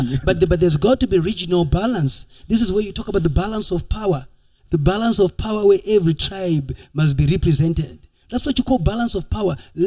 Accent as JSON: {"language": "English", "region": "Midlands", "country": "Zimbabwe", "said": "I'm come from the Midlands. I'm Karanga."}